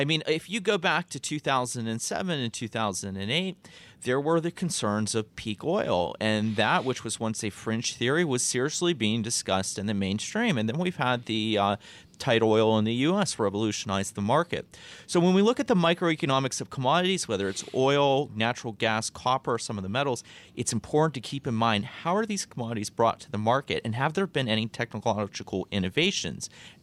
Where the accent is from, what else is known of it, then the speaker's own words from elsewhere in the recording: Ohio, United States; You know, I'm from Ohio, Northeast Ohio